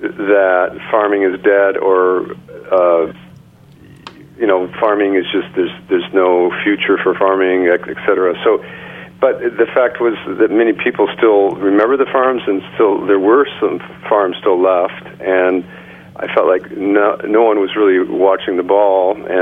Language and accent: English; Illinois, United States; I first will say that I'm from Illinois. I grew up around farms, although I'm a composer and musician.